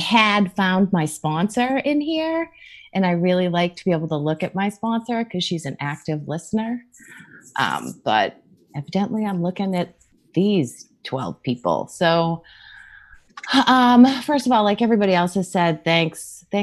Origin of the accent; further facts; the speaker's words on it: Boston, Massachusetts, United States; I grew up in Boston. I grew up just north of Boston.